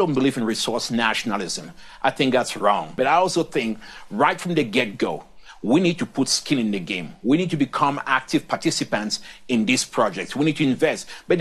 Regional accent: Cameroon; you've seen what has happened in Niger Delta and even my home country, Cameroon

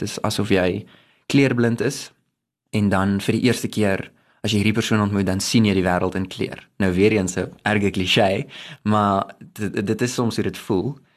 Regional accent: Bloemfontein, Free State, South Africa; Ek het groot geword in Bloemfontein, ek voel dis belangrik om te sê

